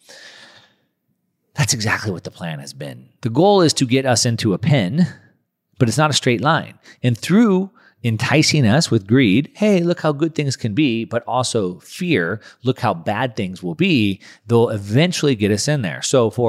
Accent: California, United States; I'm just a beach guy. I grew up in Southern California. I'm a surfer guy.

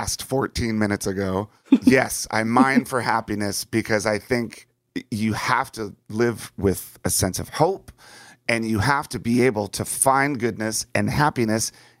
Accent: United States; when I was young, growing up outside of Washington, D.C., my greatest fear was war.

